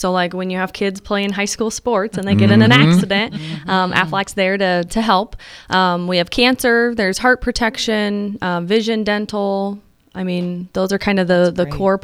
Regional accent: Fremont, California, United States; So born and raised in Fremont. … which is what a lot of people still call me.

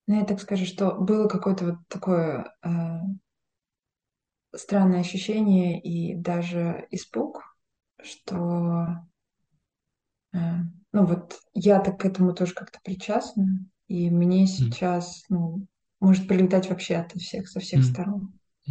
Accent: Russia; Вот, я говорила, ну что, я из России.

